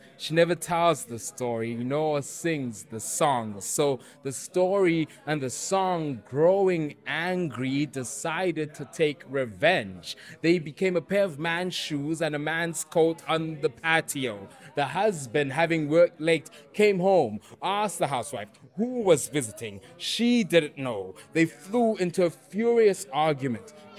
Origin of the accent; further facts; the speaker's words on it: South Africa; I am a South African poet